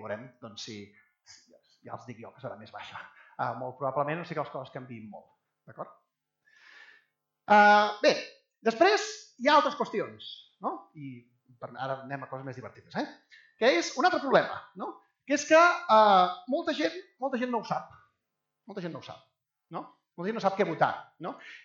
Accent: Mataró, Catalonia, Spain; Hi havia eleccions municipals, en aquest cas a Mataró, d'on jo soc

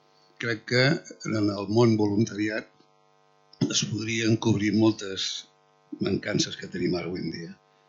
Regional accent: Arenys de Munt, Catalonia, Spain; Soc d'Arenys de Munt

